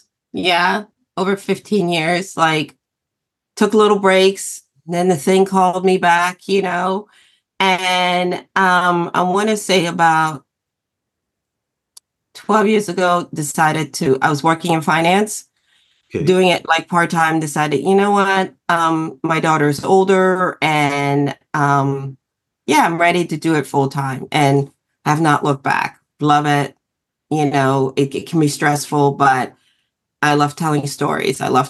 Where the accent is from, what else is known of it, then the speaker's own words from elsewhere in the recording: Philadelphia, Pennsylvania, United States; As far as my hometown people, like someone that I now have built community with, Coleman Domingo, who I love, you know, who is just amazing. That's my Philly brother.